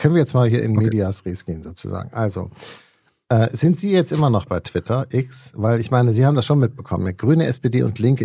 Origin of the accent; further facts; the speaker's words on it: Hamburg, Germany; In Hamburg, wo ich herkomme, egal.